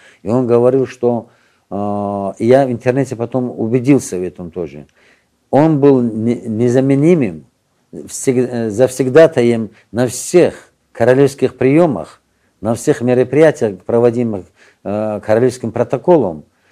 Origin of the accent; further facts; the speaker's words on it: Dagestan, Russia; И когда я сказал, что я Дагестана, из России, из Дагестана